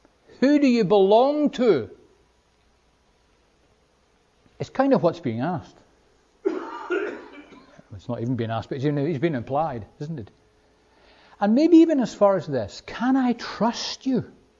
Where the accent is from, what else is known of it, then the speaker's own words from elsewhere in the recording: Wick, Scotland, United Kingdom; born there; Or I might give my birthplace. I'm from Wick in Caithness. Maybe that explains a whole lot of questions.